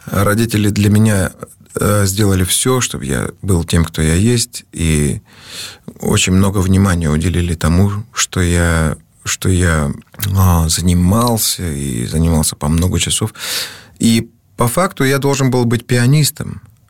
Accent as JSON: {"language": "Russian", "region": "Abkhazia", "country": "Georgia", "said": "я всегда с огромным удовольствием и честью говорю о том, что я из Абхазии."}